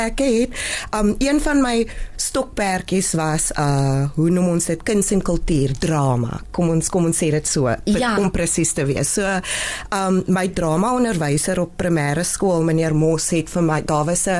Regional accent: Paarl, Western Cape, South Africa; ek is gebore in die Parel. Ek het gematrikuleer by New Orleans Sekondêr. Ek was ook 'n student by New Orleans Primêr gewees, so heel wat in die New Orleans en groot geraak in New Orleans.

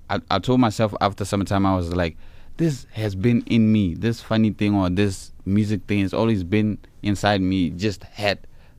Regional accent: Botswana; Like, I come from Botswana, yes, but I get most love from here.

